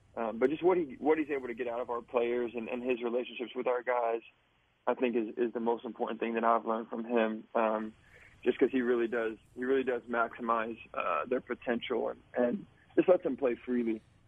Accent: Kansas City, United States; I grew up in Kansas City. I watched Coach Anderson's teams play a ton at Mizzou.

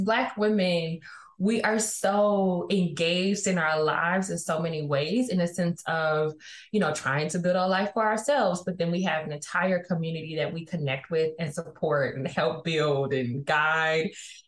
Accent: Jackson, Mississippi, United States; I'm from Mississippi. I was raised in Jackson.

